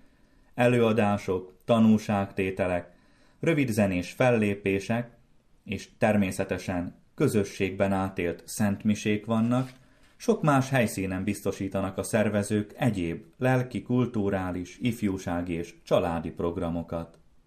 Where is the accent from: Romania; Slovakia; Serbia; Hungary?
Slovakia; mi a mai Szlovákia területén élő magyarok is örömmel készültünk